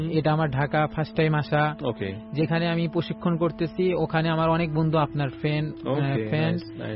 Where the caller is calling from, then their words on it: Dhaka, Dhaka Division, Bangladesh; আমি ঢাকা সাইনবোর্ড থেকে এসেছি।